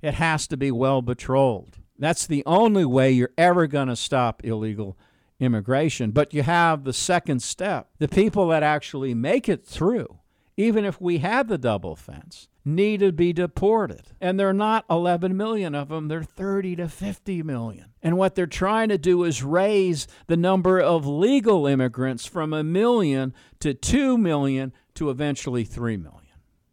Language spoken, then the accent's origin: English; Texas, United States; I'm an American, and I'm saddened by the wholesale sellout of the American people by the political class that should know better. We have an expression in Texas, dance with the one who brought you.